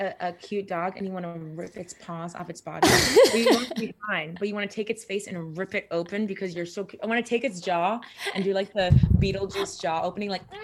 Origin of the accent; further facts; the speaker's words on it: Miami, Florida, United States; Baby, I grew up in Miami. We don't say that shit.